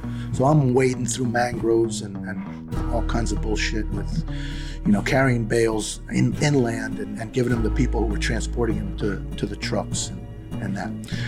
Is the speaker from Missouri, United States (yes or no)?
no; New York, United States; you know, I'm a New Yorker at heart and at speech. So I don't hold back.